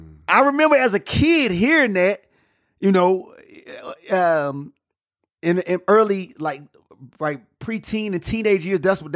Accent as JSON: {"language": "English", "town": "Atlanta", "region": "Georgia", "country": "United States", "said": "You from Miami? I'm from Atlanta."}